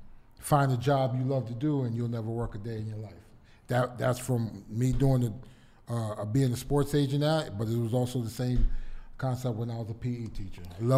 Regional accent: United States; born there; I was born in the States, but the whole family, everybody

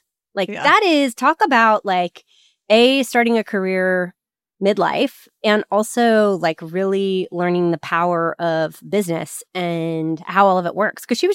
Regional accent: Texas, United States; And like, I grew up in Texas. We didn't talk like that to anyone.

